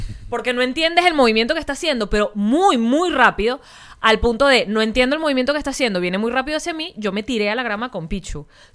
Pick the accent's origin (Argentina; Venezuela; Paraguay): Venezuela; moved away; como venezolana de mudarme, de emigrar.